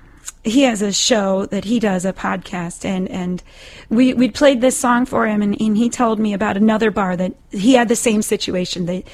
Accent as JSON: {"language": "English", "region": "New Jersey", "country": "United States", "said": "I'm from New Jersey, and there were a lot of diners, and they all had the jukebox there."}